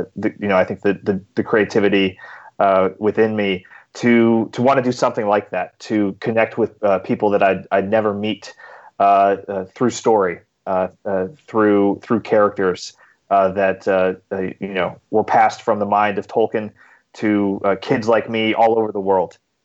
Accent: Reno, Nevada, United States; based on my youth growing up in Reno, Nevada.

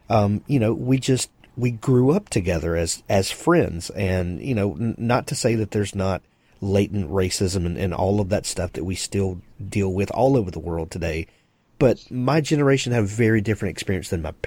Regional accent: American South, United States; And I grew up in the American South, and you know we have our own history of you know civil rights struggles and things like that.

